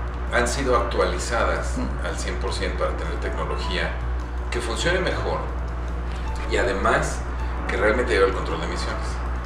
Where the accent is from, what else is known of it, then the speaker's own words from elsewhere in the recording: Mexico; born there; Nosotros los que estamos viejos y nacimos en los 70s, en México